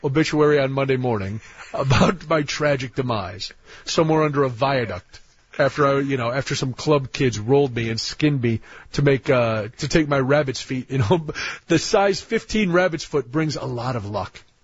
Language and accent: English; United States; I'm a worker. I'm American. I go to work.